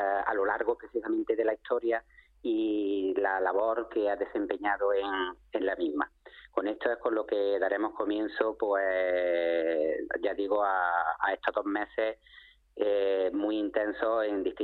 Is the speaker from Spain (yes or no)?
yes; Málaga, Andalusia, Spain; que mejor ya que somos malagueños que precisamente poner en valor nuestra provincia